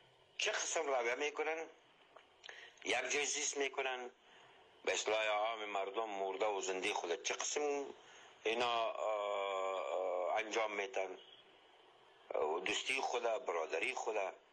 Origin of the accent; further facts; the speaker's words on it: Afghanistan; کلی ما افغان هستیم